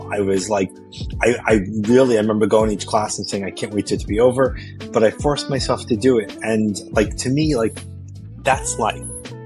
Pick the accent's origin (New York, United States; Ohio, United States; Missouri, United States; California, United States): New York, United States; Flushing; So I would say Flushing is where I was born and raised.